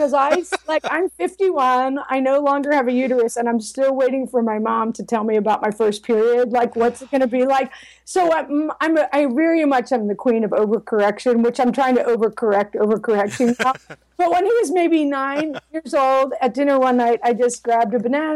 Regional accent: New Jersey, United States; In addition to peer pressure, growing up in South Jersey where the drinking age is 18, so you can get, you know, a fake ID and all that.

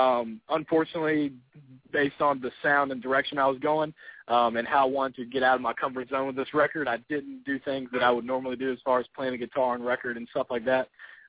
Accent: Lynchburg, Virginia, United States; I'm from Lynchburg, Virginia. It's good to be at home tonight

